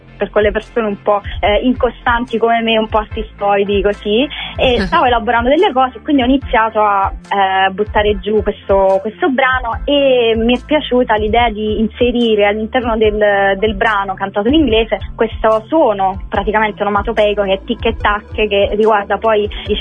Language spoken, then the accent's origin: Italian; Salerno, Campania, Italy; born there; in questo momento sono di base comunque giù dove io sono nata, cioè a Salerno